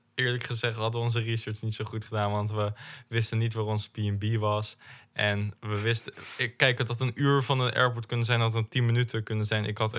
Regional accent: Netherlands; Dus nou, wij zo, ja, we komen uit Nederland en we zijn hier om te filmen, bla bla.

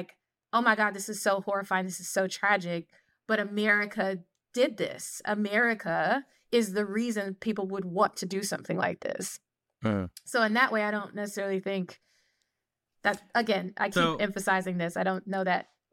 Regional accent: Washington, District of Columbia, United States; I'm from Washington, D.C.

